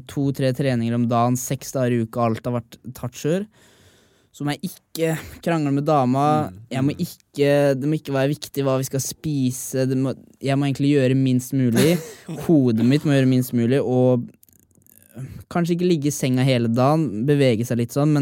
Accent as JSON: {"language": "Norwegian", "town": "Sarpsborg", "region": "Østfold", "country": "Norway", "tie": "born or raised there", "said": "Og det er det som er deilig når jeg drar hjem til hjembyen min i Sarpsborg."}